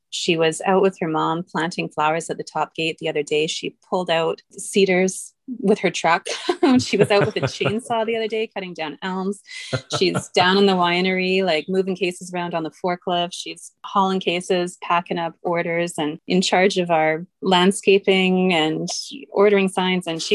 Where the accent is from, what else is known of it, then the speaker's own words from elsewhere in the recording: Osoyoos, British Columbia, Canada; But I grew up in Osoyoos, and my folks are getting older. They're still in Osoyoos